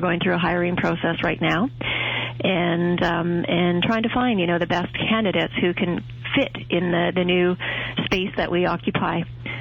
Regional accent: Timmins, Ontario, Canada; Growing up in Timmins was I grew up in Timmins, Ontario, for the most part

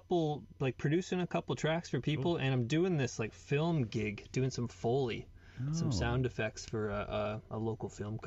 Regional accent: Ontario, Canada; I'm from smallish town in Ontario

